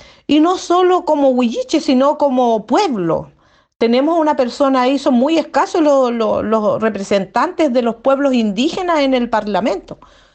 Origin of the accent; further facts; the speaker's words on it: Chile; nací en esta comuna, esta comuna me vio crecer